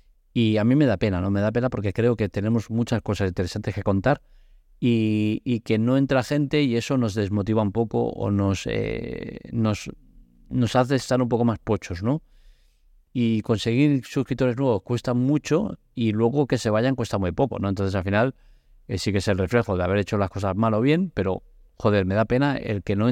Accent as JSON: {"language": "Spanish", "region": "Catalonia", "country": "Spain", "said": "Pero soy catalán, tengo una economía, no diría complicada"}